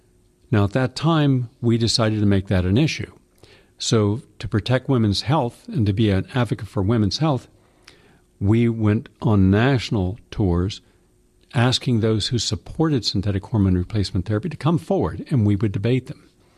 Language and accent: English; West Virginia, United States; I'm from West Virginia, and I grew up where if we wanted to get rid of the rust on nails or screws, we would put them in a cup of Coca-Cola overnight.